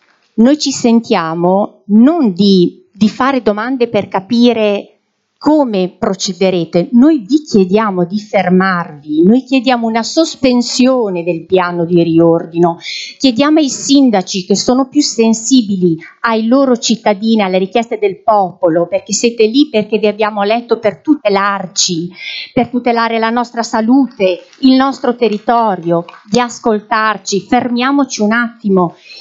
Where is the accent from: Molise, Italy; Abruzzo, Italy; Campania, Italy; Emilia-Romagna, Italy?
Emilia-Romagna, Italy; Vergato; cittadina di Vergato, amo il mio paese